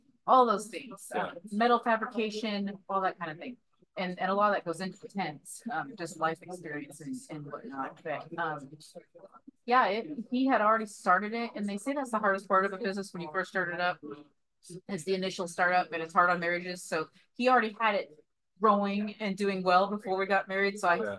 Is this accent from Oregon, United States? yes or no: yes; Oregon, United States; now in Washington, United States; Actually born and raised in Oregon.